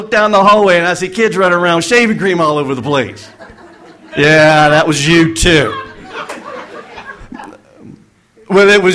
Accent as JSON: {"language": "English", "region": "Florida", "country": "United States", "tie": "born or raised there", "said": "So I grew up in the Panhandle, Florida, in Saunaville. We moved up here 2010."}